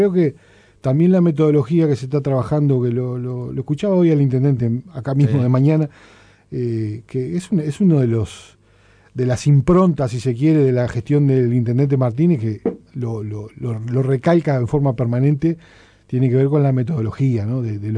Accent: Uruguay; Acá somos una mezcla de mega ciudad con un pueblo. Entonces... Bueno, somos particulares los uruguayos.

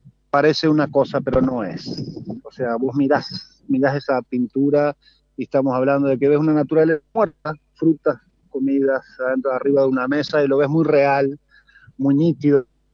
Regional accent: San José, Uruguay; moved away as an adult; also born or lived in Buenos Aires; now in United States; soy de San José, nacido en San José, nacido y criado en San José. Me formé en San José, estudié en Bellas Artes, en el Museo Departamental. Después viajé a Buenos Aires, he estado en el exterior, ahora en este momento vivo en Estados Unidos desde hace 13 años.

